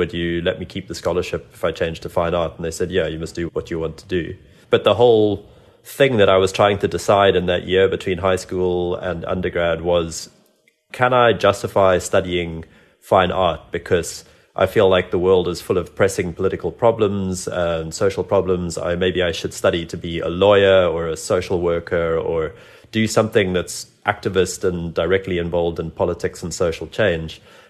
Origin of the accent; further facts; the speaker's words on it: South Africa; also born or lived in Zimbabwe; growing up in South Africa and Zimbabwe, and trying to emulate them.